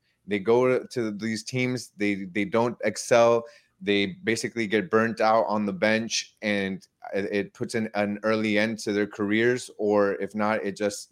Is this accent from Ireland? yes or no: no; Ecuador; from Ecuador, from my home country.